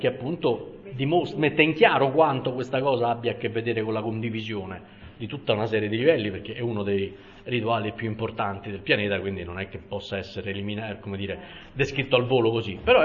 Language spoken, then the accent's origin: Italian; Rome, Lazio, Italy; io essendo romano conosco quello.